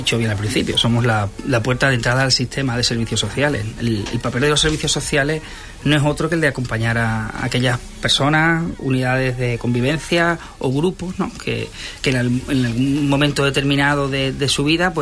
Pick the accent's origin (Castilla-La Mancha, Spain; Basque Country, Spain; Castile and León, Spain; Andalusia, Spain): Andalusia, Spain; Huelva; Yo que vengo de otro barrio de aquí, de Huelva, yo soy de La Orden